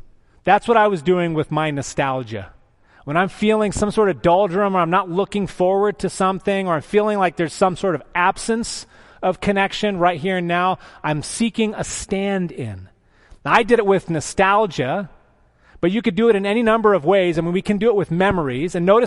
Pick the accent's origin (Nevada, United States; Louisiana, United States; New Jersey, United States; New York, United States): Nevada, United States; Reno; And I grew up out in Reno, Nevada, and so we would go to visit my cousins in Southwest Michigan.